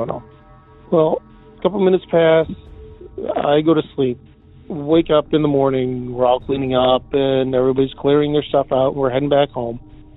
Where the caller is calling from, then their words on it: Depew, New York, United States; I'm calling from Depew, New York, just out of Buffalo.